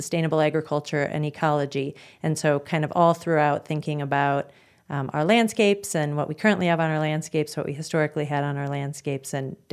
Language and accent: English; Brandon, South Dakota, United States; So I am a South Dakotan. Since first grade, I grew up outside of Brandon, went to Brandon Valley School District